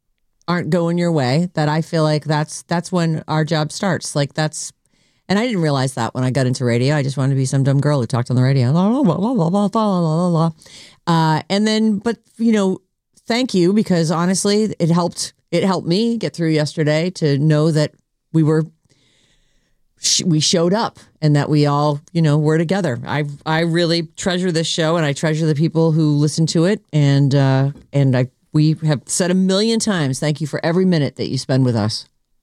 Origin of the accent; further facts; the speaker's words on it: United States; Like I'm proud to be an American.